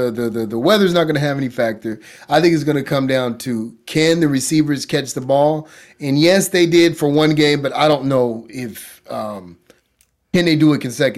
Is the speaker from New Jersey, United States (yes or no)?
no; California, United States; I just, that's my, you know, that's my hometown.